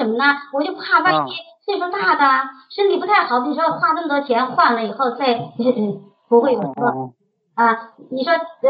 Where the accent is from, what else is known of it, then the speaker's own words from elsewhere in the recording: Shandong, China; 我就咱们烟台附近的。